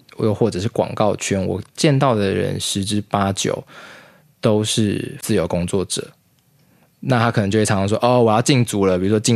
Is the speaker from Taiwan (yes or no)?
yes; Taiwan; 你有听过我们台湾人在讲说